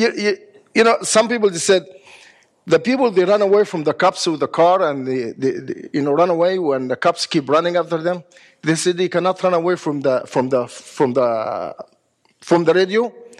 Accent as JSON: {"language": "English", "country": "Egypt", "moved": "as an adult", "said": "Remember, I came from Egypt. The Muslim there, we've been persecuted in Egypt."}